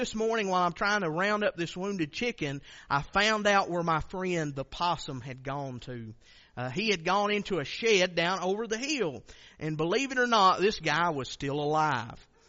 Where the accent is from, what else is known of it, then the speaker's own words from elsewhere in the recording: Kentucky, United States; Because he's from Perry County, which is a lot farther east than where I'm from.